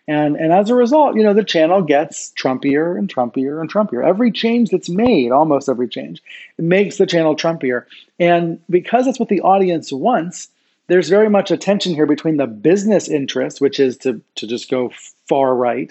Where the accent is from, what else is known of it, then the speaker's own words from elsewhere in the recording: Maryland, United States; because I grew up in Maryland and I know the area well.